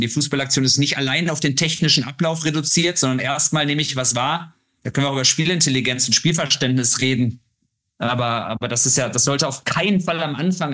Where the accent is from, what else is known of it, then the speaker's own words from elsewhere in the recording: North Rhine-Westphalia, Germany; weil ich komme jetzt aus dem Ruhrgebiet.